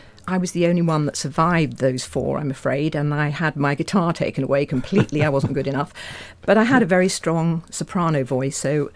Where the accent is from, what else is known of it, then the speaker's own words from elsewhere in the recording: Guernsey; born there; I was born in Guernsey in the Channel Islands during the occupation by the Germans. Right. It was 1943.